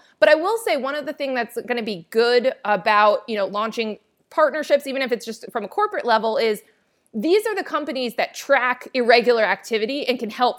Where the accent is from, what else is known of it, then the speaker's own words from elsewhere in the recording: New Jersey, United States; Like, you know, I'm from New Jersey. New Jersey has a very easy way to do it.